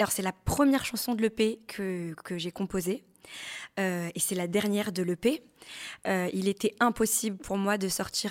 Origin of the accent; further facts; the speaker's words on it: France; born there; Donc, je suis d'origine malgache, je suis née en France.